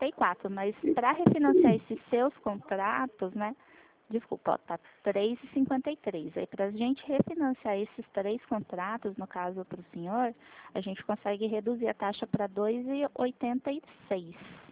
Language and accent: Portuguese; Limeira, São Paulo, Brazil; sou aqui de Limeira, do interior.